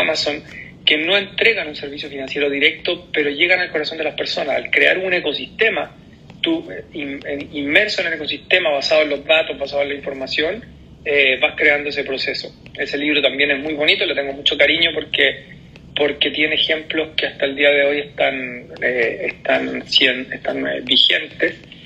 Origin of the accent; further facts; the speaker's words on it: Chile; Yo me considero latinoamericano más que chileno, pero mi familia está acá, mis hijos están acá, mi nieto está acá.